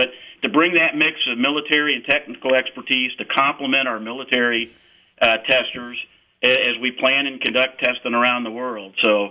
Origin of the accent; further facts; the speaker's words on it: Amarillo, Texas, United States; also born or lived in San Antonio; I'm a Texan. I grew up in Amarillo and then moved to San Antonio in 68, Air Force brat.